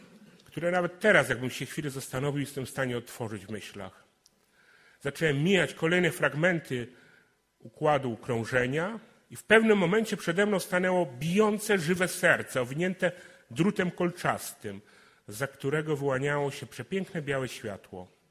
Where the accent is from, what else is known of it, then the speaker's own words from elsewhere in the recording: Mogilno, Lesser Poland, Poland; Przyjechałem do Was z Mogilna, to jest taka mała wioska koło Nowego Sącza.